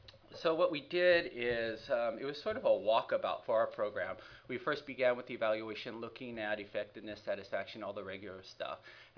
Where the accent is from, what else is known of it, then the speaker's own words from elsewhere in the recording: Hawaii, United States; If you haven't figured it out, I'm from Hawaii.